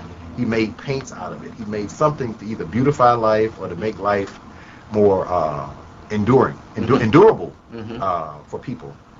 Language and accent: English; Montgomery, Alabama, United States; because I grew up in Montgomery, and it's only, you know, a few minutes from Tuskegee.